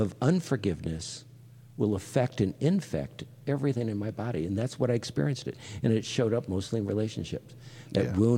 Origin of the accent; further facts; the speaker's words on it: Detroit, Michigan, United States; it was safer than what I had growing up in Detroit.